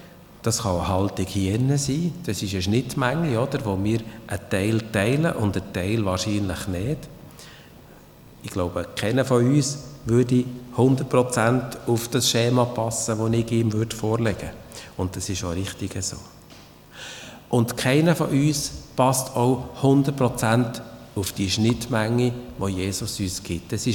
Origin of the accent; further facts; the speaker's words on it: Switzerland; wir sind Schweizer, oder?